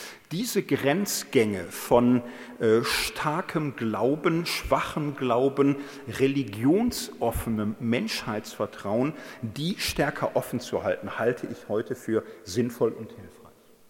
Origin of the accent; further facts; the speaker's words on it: Germany; now in Austria; als Deutscher in Österreicher unter uns kann man das ja schon auch mal sagen